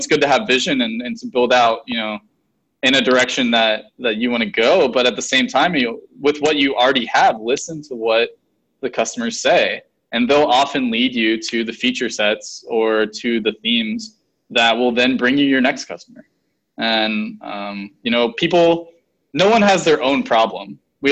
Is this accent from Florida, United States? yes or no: yes; Lake Mary, Florida, United States; Yeah, so I was born in Lake Mary, went to school here, went to a college